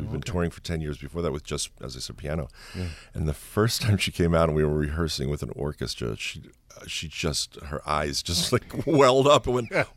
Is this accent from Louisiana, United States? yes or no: no; Atlantic City, New Jersey, United States; I'm from Atlantic City, New Jersey.